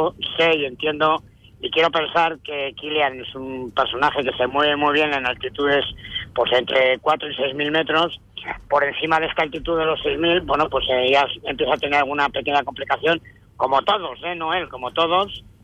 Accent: Vitoria-Gasteiz, Basque Country, Spain; Pero soy de Gasteiz, muy de aquí

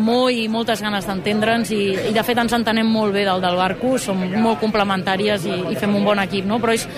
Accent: Catalonia, Spain; som dos persones de diferents cultures, ella és anglesa, jo soc catalana

